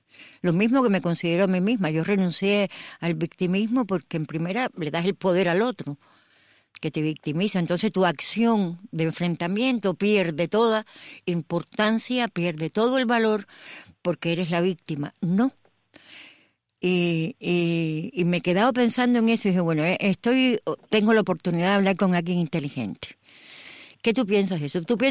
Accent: Cuba; moved away as an adult; tenía casi 40 años cuando salí de Cuba

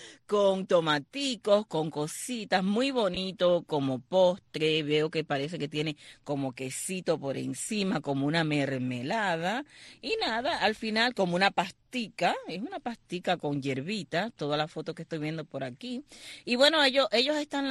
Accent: San Germán, Holguín, Cuba; No, yo soy de Holguín, de San Germán, Holguín. No me estés cambiando de provincia.

